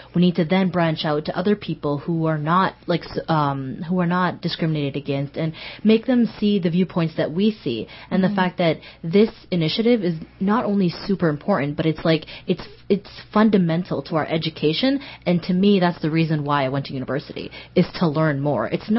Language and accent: English; Canada; born there; my parents are not from Canada. Like, my parents are from Somalia, but I'm born in Canada, so I consider myself Canadian.